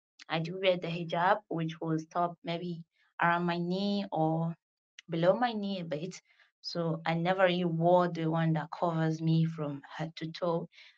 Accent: Nigeria; I am a Nigerian mom of two.

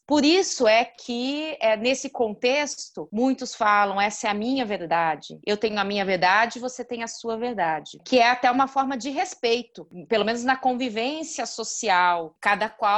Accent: Mato Grosso, Brazil; moved away as an adult; now in São Paulo, Brazil; Eu sou mato-grossense, eu vim para São Paulo em 98 para cursar o mestrado

